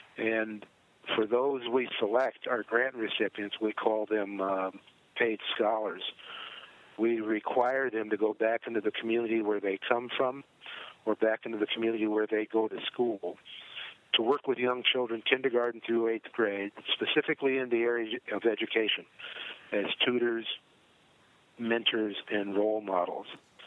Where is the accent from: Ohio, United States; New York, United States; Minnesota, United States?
Ohio, United States; Canton; coupled with growing up in Canton, Ohio, at a time when there were a lot of great football players who performed just phenomenally on the athletic field